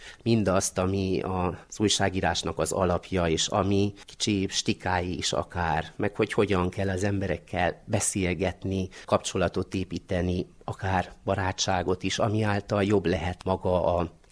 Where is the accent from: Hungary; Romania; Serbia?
Romania; Sâncrăieni, Harghita; also born or lived in Miercurea Ciuc, Romania; Csíkszeredában születtem, viszont csíkszentkirályi vagyok. Ez úgy 10 kilométerre van a várostól, Csíkszeredától